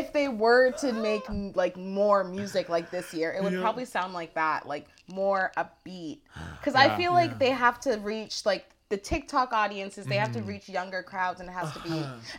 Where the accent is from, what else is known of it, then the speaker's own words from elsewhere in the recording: Brampton, Ontario, Canada; I grew up in Brampton, which bordered Caledon.